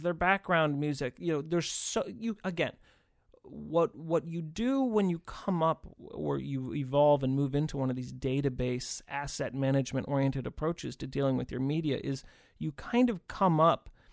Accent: Massachusetts, United States; I'm also from the Northeast, Massachusetts.

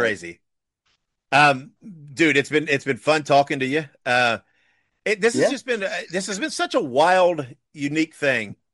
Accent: Midwest, United States; Again, I was from the Midwest.

